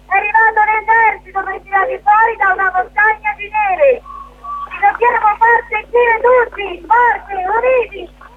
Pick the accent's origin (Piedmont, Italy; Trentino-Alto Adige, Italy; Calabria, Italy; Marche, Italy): Marche, Italy; Arquata del Tronto; io vi parlo a nome di Arcuata del Tronto, io sono originaria di Arcuata